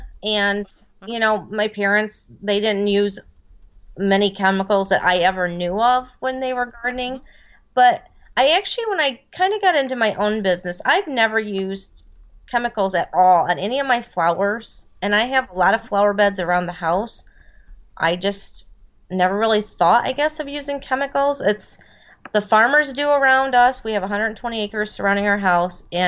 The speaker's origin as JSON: {"language": "English", "town": "Pioneer", "region": "Ohio", "country": "United States", "said": "I'm from Pioneer, Ohio, which is in the tri-state of Michigan, Ohio, and Indiana."}